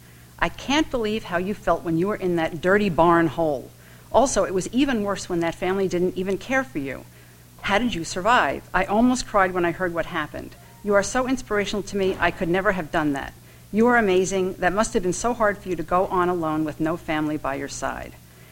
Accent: Queens, New York, United States; Well, I grew up in Queens, which couldn't have been more ordinary, but my mother had to leave Vienna just before the war for Scotland on the Kinder transport.

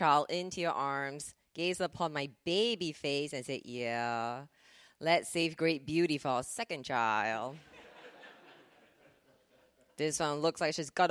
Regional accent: Singapore; I'm originally from Singapore.

